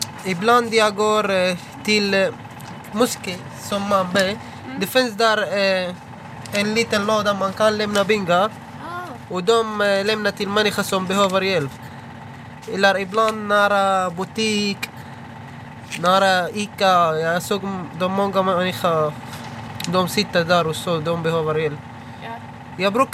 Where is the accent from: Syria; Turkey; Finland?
Syria; Damascus, Damascus Governorate; Swedish is a second language; now in Sweden; Jag kommer från Syrien, Damaskus. Jag är född i Syrien.